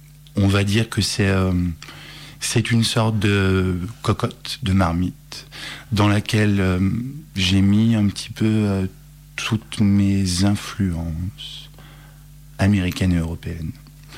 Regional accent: Lyon, Auvergne-Rhône-Alpes, France; born there; also born or lived in Thonon-les-Bains; Ça fait 2 ans que je suis sur Lyon. J'ai habité longtemps, je suis né à Lyon en fait, et après j'ai longtemps habité en Haute-Savoie à Thonon-les-Bains.

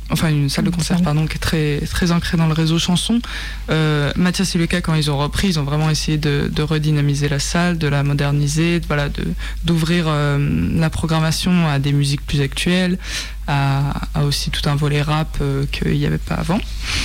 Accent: Nîmes, Occitanie, France; parce que je suis originaire de Nîmes.

